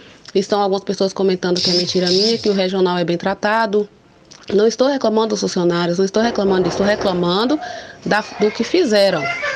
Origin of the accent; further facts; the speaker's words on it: Guanambi, Bahia, Brazil; E como sou de Guanambi, sou guanambiense, nasci aqui, pago meus impostos, né?